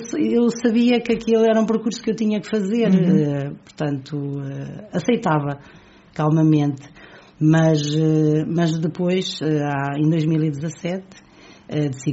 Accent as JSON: {"language": "Portuguese", "town": "Águeda", "region": "Aveiro", "country": "Portugal", "tie": "born there", "lives_now": "Albergaria-a-Velha, Portugal", "said": "Eu nasci em Águeda, fui estudar para a Albergaria à Velha e adotei a Albergaria como a minha terra, vivo lá desde essa altura"}